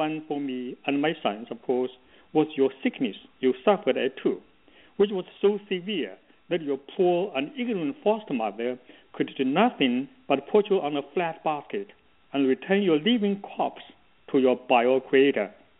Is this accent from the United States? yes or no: no; China; accent: village accent; English is a second language; because I was born and I grew up in a Chinese village, very poor and remote. So when I first attended university in Shanghai, everybody make fun of me.